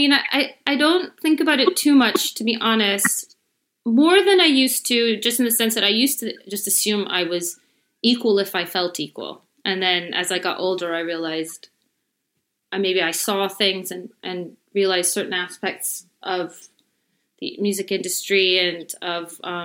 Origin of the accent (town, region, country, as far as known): Chicago, Illinois, United States; born or raised there; moved away as an adult; also born or lived in London; now in Scotland, United Kingdom